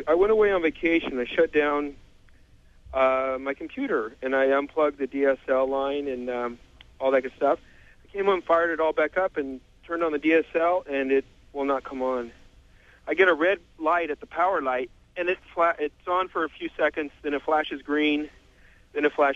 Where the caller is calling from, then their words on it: Norwalk, California, United States; I'm calling from Norwalk.